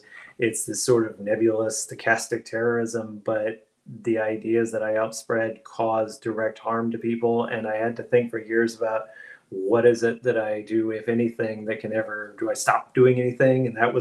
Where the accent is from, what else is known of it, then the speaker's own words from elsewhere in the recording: Florida, United States; now in Baltimore, United States; I grew up in Florida, and it almost felt like some kind of outlier pioneer thing, like Alaska or Texas or something. But now that I live in Baltimore